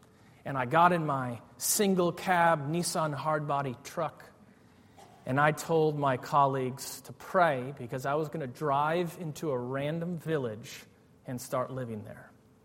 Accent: United States; I said again, I'm from America, and I want to live here in your village of Bokota.

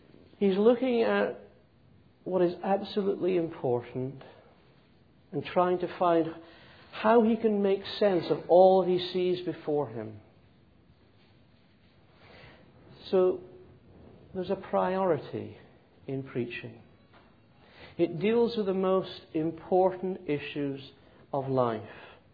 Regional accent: Scotland, United Kingdom; Well, I'm Scottish.

